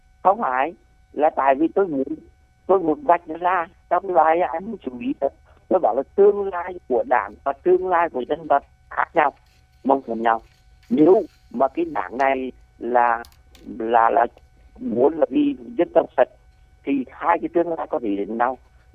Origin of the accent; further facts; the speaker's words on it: Quang Binh, Vietnam; also born or lived in Ha Tinh; Thì hồi đấy là tôi người Quảng Bình, nhưng mà ở Quảng Bình không có trường phổ thông để học, mà tôi phải ra học ở Hà Tĩnh.